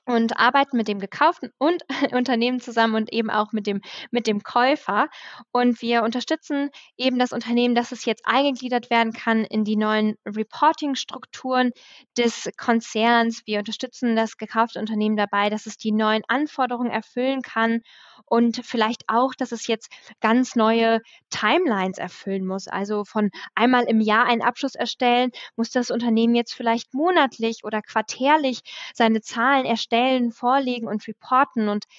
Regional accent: Rhineland, Germany; als Rheinländerin

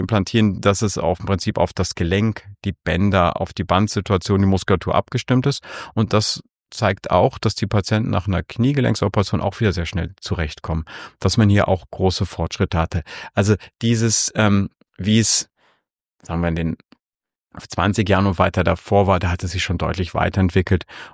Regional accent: Rhineland, Germany; now in Austria; ich komme aus dem Rheinland

